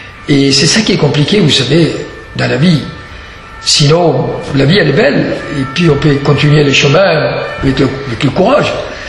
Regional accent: Rawalpindi, Punjab, Pakistan; French is a second language; J'étais au Pakistan quand j'étais enfant. Dans mon pays, au Pakistan, je suis né à Rawalpindi, la ville de Rawalpindi, où je suis né d'ailleurs.

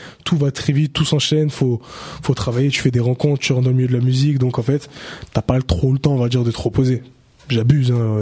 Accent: Southern France, France; Je viens du Sud, hein

